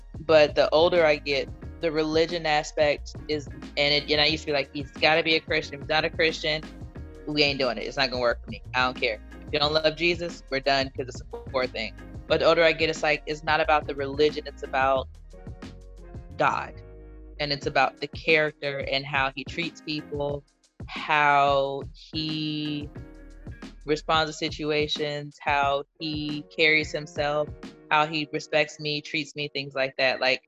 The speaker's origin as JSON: {"language": "English", "region": "the South", "country": "United States", "said": "So like, you know, I'm from the South in the US, so we eat pork."}